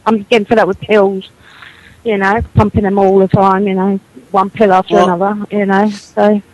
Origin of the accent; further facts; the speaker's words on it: England, United Kingdom; I'm from England.